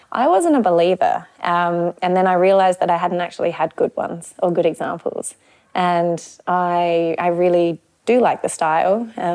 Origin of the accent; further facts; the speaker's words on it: Australia; being an Australian, like, you know, you have to make a good lager.